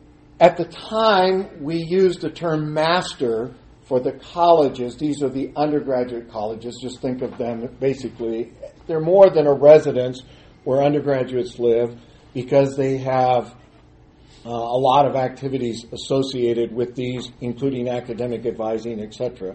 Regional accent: California, United States; I grew up in California.

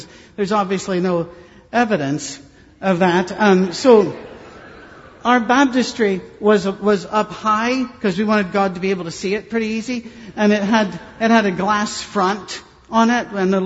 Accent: Scotland, United Kingdom; I'm a Scotsman. I'm a born cynic.

